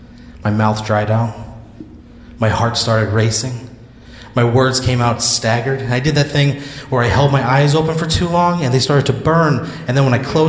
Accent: Dupo, Illinois, United States; Every year, my hometown of Dupo, Illinois, throws a party.

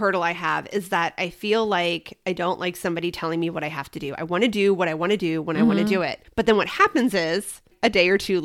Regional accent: Midwest, United States; And we did not have this when I grew up in the Midwest.

